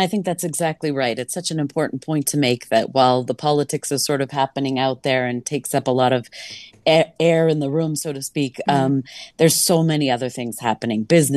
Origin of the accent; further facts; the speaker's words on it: United States; And here I'm speaking, you know, loudly as an American on this, and I will continue